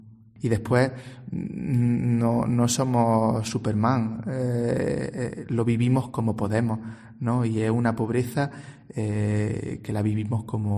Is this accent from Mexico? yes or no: no; Almería, Andalusia, Spain; yo personalmente fui a estudiar a Granada, porque soy de Almería